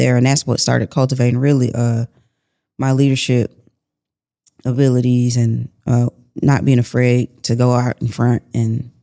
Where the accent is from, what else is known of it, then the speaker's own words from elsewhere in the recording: Atlanta, Georgia, United States; I grew up in Atlanta.